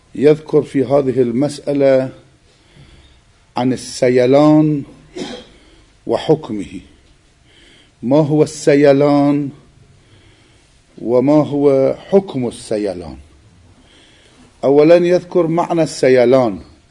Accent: Iraq; هذا يسمى عندنا بالعراق عسل التمر

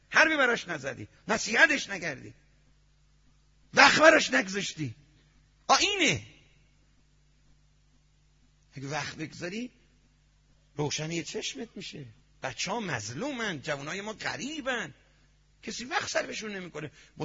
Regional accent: Iran; ما نمیگیم، ما ایرانی هستیم.

